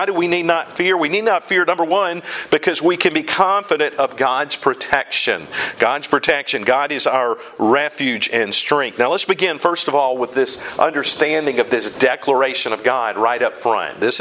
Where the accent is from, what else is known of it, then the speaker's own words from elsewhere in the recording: South Carolina, United States; The first shots of the Civil War were fired in my home state over Fort Sumter.